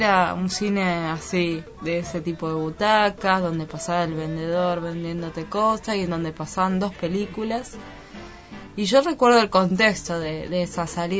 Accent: Rosario, Santa Fe, Argentina; Pero no en mi barrio, sí en el centro de Rosario, porque yo soy de Rosario, había cines.

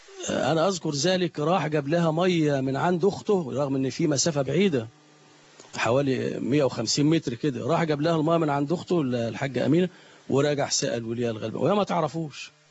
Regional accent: Shubra an-Namla, Gharbia, Egypt; من شبرا النمل.

